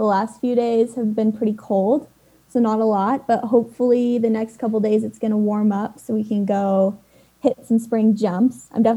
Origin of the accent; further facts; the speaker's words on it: Montana, United States; now in Utah, United States; especially growing up in Montana. I was so spoiled because there's just so many less people up there